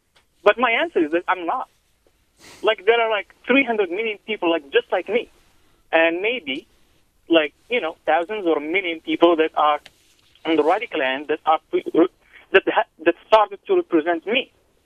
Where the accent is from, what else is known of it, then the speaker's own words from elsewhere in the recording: Morocco; my background, I'm from Morocco